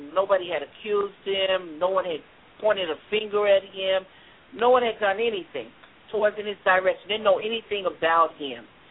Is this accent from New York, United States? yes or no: yes; New York City, New York, United States; you'll find out that … I'm from the Bronx, New York.